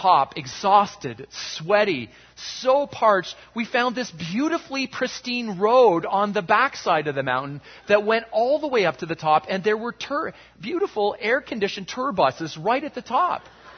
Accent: Canada; as a Canadian boy, I didn't grow up with deserts. I grew up with winter.

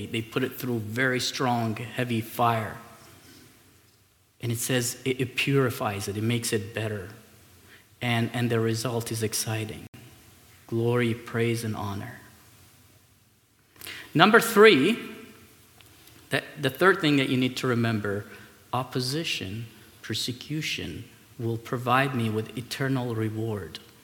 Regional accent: Iran; Well, I grew up in Iran.

